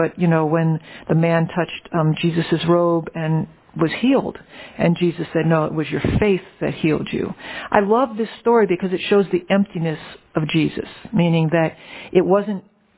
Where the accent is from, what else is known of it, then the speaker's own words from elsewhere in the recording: New Orleans, Louisiana, United States; So I wasn't raised in any church, which growing up in New Orleans, you kind of are all, you're Baptist and Catholic just by osmosis.